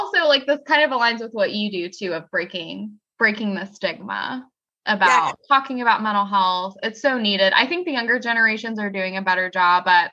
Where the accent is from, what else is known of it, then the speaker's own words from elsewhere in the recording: Gulf Coast, United States; And then, because I'm from the Gulf Coast, Katrina hit.